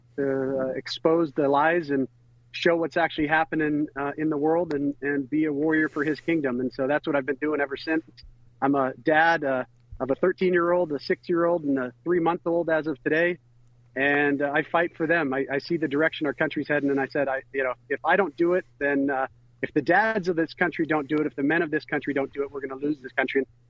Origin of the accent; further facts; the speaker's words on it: California, United States; And then I got heavily involved with the border because I was growing up in California.